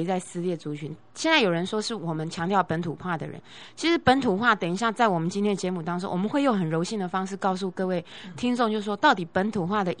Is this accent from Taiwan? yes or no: yes; Taiwan; 然后我又从小在眷村长大